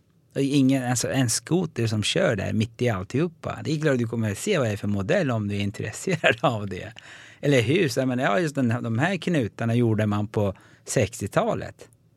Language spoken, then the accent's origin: Swedish; Sweden; den vann jag som första svensk och första turk också förstås i internationellt sammanhang.